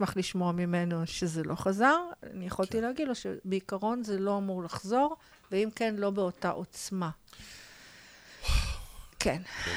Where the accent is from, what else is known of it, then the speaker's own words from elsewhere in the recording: Tel Aviv, Tel Aviv District, Israel; אני תל אביבית, במילא לא צריך אוטו